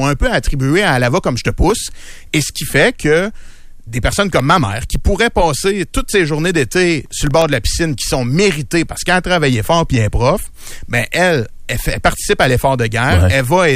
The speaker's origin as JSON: {"language": "French", "region": "Quebec", "country": "Canada", "tie": "born there", "said": "Moi, je viens pas de Québec. Ma mère est encore où je suis né, puis c'est sur la rive sud de Montréal."}